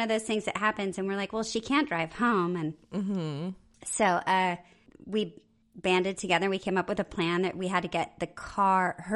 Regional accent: Bellevue, Nebraska, United States; also born or lived in Japan; And then he got stationed to Bellevue, Nebraska, which is a small base, tiny town right outside of Omaha.

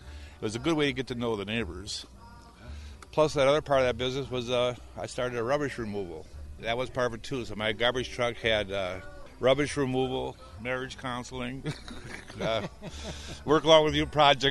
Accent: Roseville, Minnesota, United States; also born or lived in Shoreview; Grew up in Roseville and Shoreview, Minnesota, which at that time was more like this. It was more rural.

